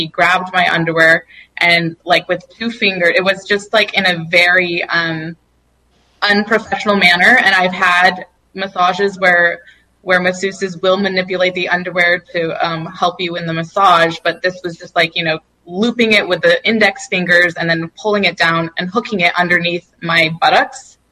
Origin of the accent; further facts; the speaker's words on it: New Mexico, United States; I'm from New Mexico, and so I usually just get them there.